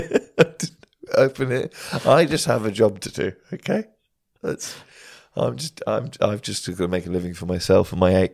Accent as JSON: {"language": "English", "region": "England", "country": "United Kingdom", "tie": "born or raised there", "also_born_or_lived": "Wales", "said": "Well, I'm Welsh, but I grew up in England."}